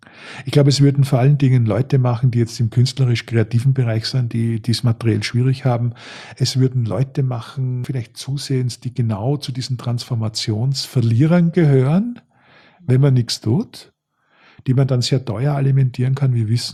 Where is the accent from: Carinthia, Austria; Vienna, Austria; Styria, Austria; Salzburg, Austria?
Styria, Austria; Ich bin in der Stahlregion aufgewachsen, der Obersteiermark in Österreich, zu dem Zeitpunkt, wo die Stahlfabriken zugemacht haben, im großen Stil in den 70er Jahren